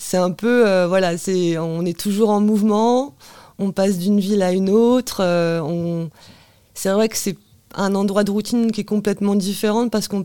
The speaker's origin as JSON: {"language": "French", "town": "Mont-Saint-Jean", "country": "France", "tie": "born or raised there", "said": "j'ai grandi à Mont-Saint-Jean, qui est à 10 km de Ciel-Guillaume, qui est juste à côté, un petit village dans la campagne."}